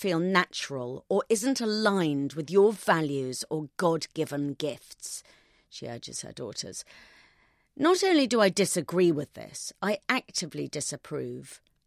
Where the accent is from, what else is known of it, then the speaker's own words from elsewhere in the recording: United Kingdom; So far, our disagreement may be merely that Ms. Arens is American and I'm British